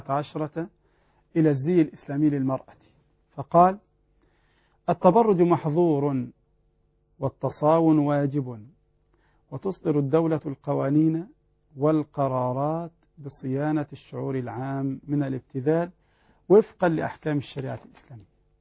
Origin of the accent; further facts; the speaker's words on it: Egypt; السودان البلد المجاور لنا، عندنا في مصر هنا